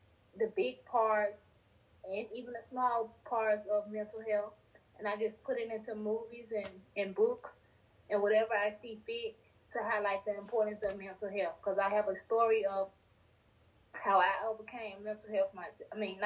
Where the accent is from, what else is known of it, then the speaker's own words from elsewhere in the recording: Tennessee, United States; I'm from Tennessee.